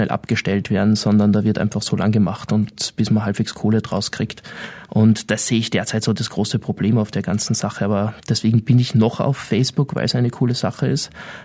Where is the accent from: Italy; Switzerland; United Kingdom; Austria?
Austria; da kann man halbwegs stolz sein als Österreicher ausnahmsweise mal